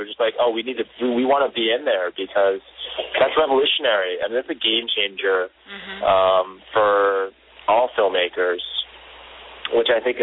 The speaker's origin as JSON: {"language": "English", "region": "New York", "country": "United States", "tie": "born or raised there", "moved": "as an adult", "lives_now": "Hong Kong", "said": "Yeah, I grew up in New York, born and bred. Really, I just grew up in a small suburb town."}